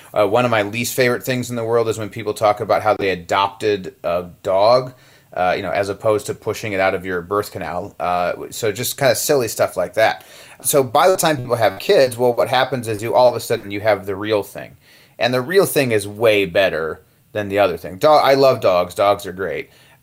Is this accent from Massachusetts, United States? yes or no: no; Indianapolis, Indiana, United States; So I'm from Indianapolis, which is just a beautiful, wonderful, fantastic Midwestern city.